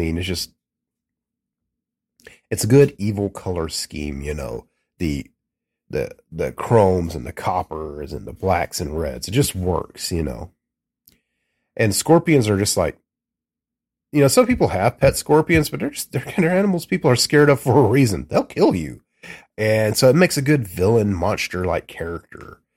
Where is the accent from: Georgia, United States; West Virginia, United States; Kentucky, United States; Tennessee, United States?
Georgia, United States; like I said, I'm from Georgia, so I sound like I'm from the South. I'm often told that I don't have much of a Southern accent